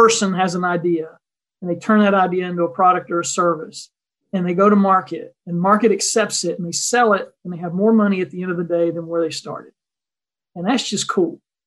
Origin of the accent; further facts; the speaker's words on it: Appalachia, United States; I grew up in Appalachia, and NCI Fund roots and focus are Appalachia. My grandfather was a tobacco farmer.